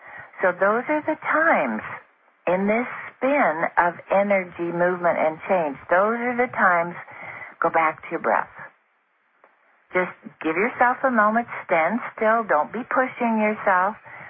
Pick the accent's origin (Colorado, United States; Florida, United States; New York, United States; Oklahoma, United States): Colorado, United States; And, you know, I grew up in Colorado, and I remember driving home one night